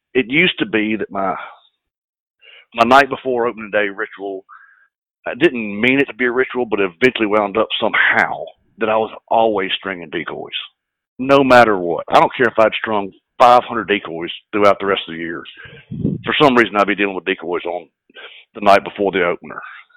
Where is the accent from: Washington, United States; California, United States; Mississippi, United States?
Mississippi, United States; Vicksburg; moved away as an adult; I had sworn a long time ago I'd never come back to my home state. You know, I was a wild rebel, left a long, long time ago, 20-something years ago. And through the fates and love, I wound up back in my hometown of Vicksburg.